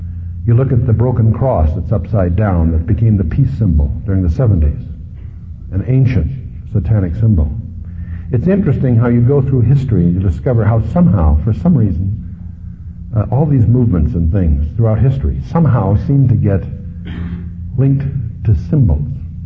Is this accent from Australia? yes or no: no; California, United States; I come from Orange County, which is the land of the bumper sticker Christian.